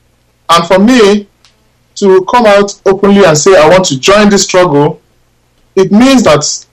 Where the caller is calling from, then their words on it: Luton, East of England, United Kingdom; And I'm calling from Luton.